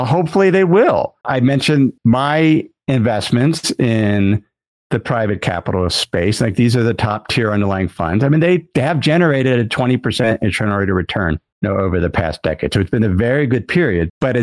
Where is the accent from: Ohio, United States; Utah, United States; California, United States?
Ohio, United States; Cincinnati; my hometown where I grew up was Cincinnati. So it was a hotel across the Ohio River in Kentucky.